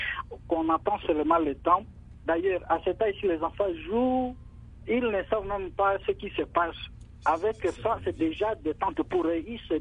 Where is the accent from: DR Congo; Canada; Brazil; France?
DR Congo; Ituri; Par exemple, ici chez nous, à Ituri, nous sommes en ville